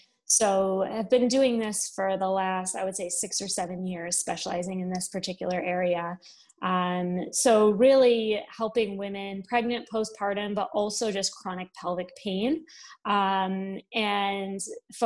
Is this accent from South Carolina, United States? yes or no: no; Gates, New York, United States; Yeah, so I'm originally from Rochester, so I circled back here.